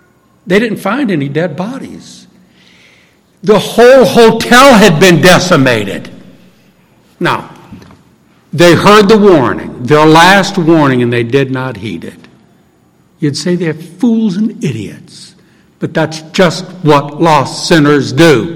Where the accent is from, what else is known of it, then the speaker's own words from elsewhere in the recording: New Orleans, Louisiana, United States; I'm from New Orleans, as you know, and my mind still goes back to August 1969, Hurricane Camille.